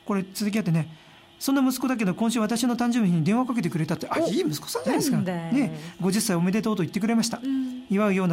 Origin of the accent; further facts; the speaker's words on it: Hokkaido, Japan; 私がどさんこだからというわけではありませんし、